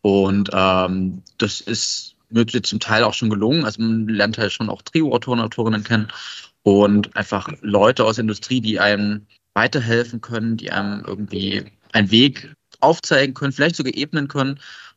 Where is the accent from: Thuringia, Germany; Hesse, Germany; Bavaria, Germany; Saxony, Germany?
Saxony, Germany; Pirna; Und ich komme aus Pirna, das haben Sie schon gesagt, es ist halt eine kleine Stadt, da gibt es nicht so viel mit Filmen.